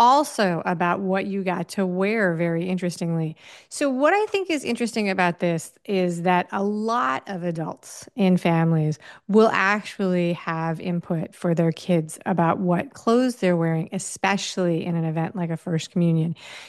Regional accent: New York City, New York, United States; moved away as an adult; I grew up in New York City, and when I moved out of the city, I went to college in the Midwest.

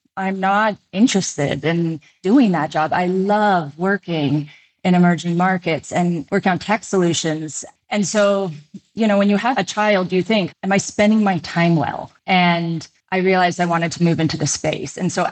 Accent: Canada; also born or lived in Poland; now in United States; I was born in Poland, but we immigrated to Canada when I was really young. So I grew up in Canada.

